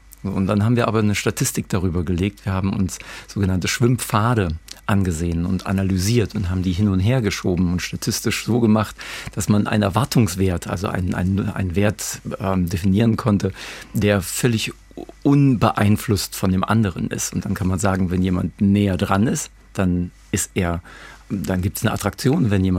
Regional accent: East Germany, Germany; Ich bin in der DDR aufgewachsen und ich hatte da schon immer irgendwie Schwierigkeiten mit dem System.

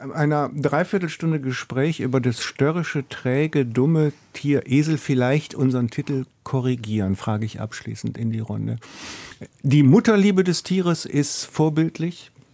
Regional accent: Rhineland, Germany; habe ich als Rheinländer gesagt

